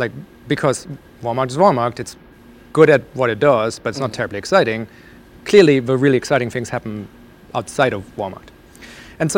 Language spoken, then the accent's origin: English; Germany; So I grew up in Germany.